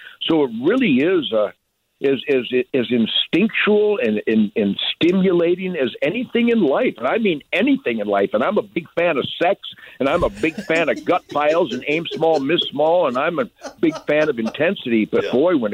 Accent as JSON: {"language": "English", "town": "Detroit", "region": "Michigan", "country": "United States", "tie": "born there", "said": "I was born in Detroit, surrounded by the … so there's always been this force, this musical force around me."}